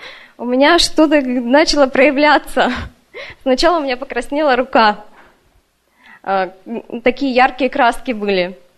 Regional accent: Krasnoyarsk, Krasnoyarsk Krai, Russia; moved away as an adult; also born or lived in Novosibirsk; Вообще, я из Красноярска. Мы сюда приехали с мужем 3 месяца назад. До этого из Красноярска, когда мы познакомились с мужем, мы переехали сначала в Новосибирск, жили там 3 года.

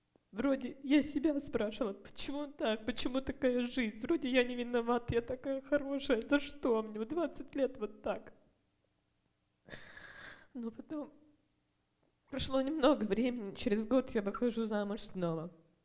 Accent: Tacoma, Washington, United States; Я из Такома сама. Начну с того, что я родилась и выросла в верующей семье.

